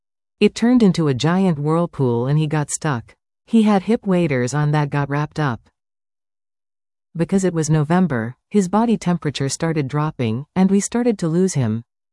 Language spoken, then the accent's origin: English; West Elgin, Ontario, Canada; I grew up in West Elgin. I called Dutton my home.